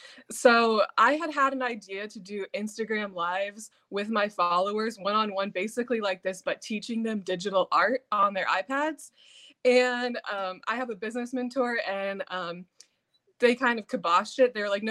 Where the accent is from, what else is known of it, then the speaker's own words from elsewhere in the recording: Kansas City, Missouri, United States; I'm from Kansas City, and so I painted a custom Chiefs jacket.